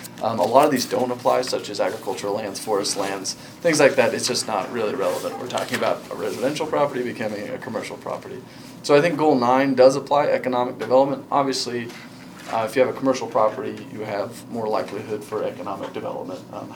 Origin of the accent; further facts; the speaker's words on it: Condon, Oregon, United States; I'm from Condon, so it's nice to be home and I get to spend the night in Condon when I come to Fossil